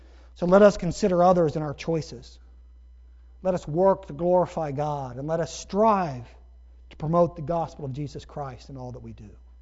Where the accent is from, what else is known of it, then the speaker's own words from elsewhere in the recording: Grove City, Ohio, United States; And I said, "From Ohio." I said, "I grew up in Grove City."